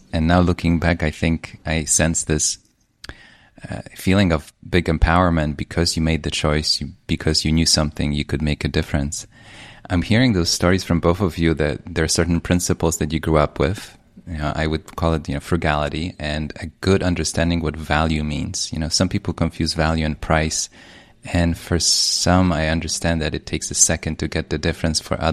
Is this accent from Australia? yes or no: no; Poland; You know, when you live up north, I grew up in Poland